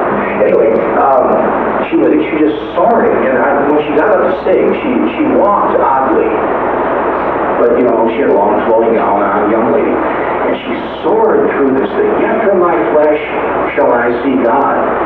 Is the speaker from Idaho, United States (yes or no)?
no; Flint, Michigan, United States; I grew up in Flint, Michigan